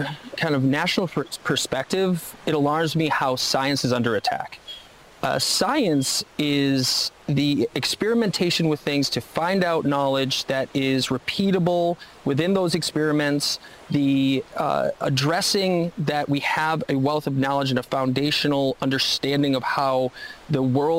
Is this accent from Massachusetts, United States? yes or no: yes; Belchertown, Massachusetts, United States; I come from Belchertown. That's where I was raised.